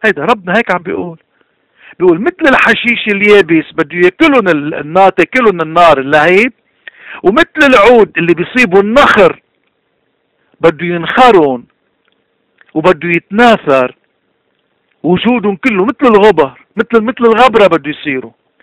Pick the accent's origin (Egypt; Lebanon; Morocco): Lebanon; اليوم مشكلة العالم ومشكلتنا نحن كلبنانيين هي قلة الإيمان.